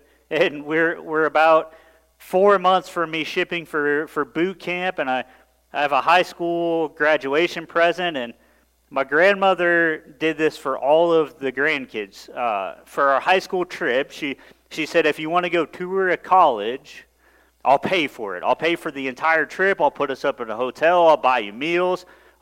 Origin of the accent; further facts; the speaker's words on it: Missouri, United States; I grew up in North Central Missouri in a little farming community.